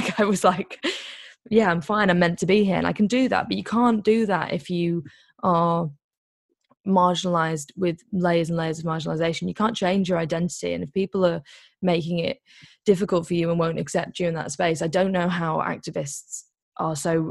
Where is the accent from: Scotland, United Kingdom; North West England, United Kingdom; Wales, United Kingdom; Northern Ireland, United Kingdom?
North West England, United Kingdom; Liverpool; I'm a very, very working class. I'm actually from Liverpool.